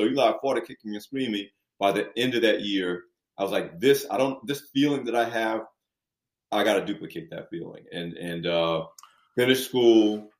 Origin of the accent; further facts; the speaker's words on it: Long Branch, New Jersey, United States; First near my hometown of Long Branch, New Jersey, and at the Asbury Park Press.